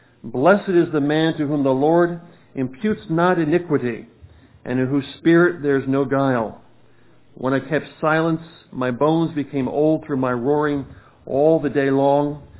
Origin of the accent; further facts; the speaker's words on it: Tampa, Florida, United States; I'm from Tampa, Florida, and it's a little warmer where I come from, but it's good to be here with warm fellowship and warm believers.